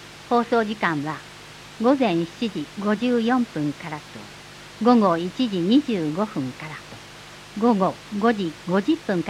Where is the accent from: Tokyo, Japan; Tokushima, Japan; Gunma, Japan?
Gunma, Japan; Isesaki; 伊勢崎市で生まれ育った私ですが、まだまだ知らない魅力がたくさんあることを気づかされます。